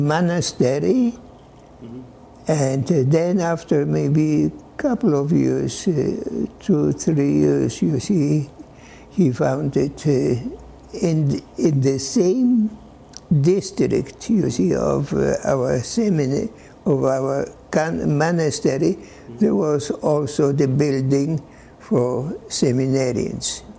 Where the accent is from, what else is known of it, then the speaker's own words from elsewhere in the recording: Poland; moved away as an adult; I am from Poland, yes. I stayed in Poland for 20 years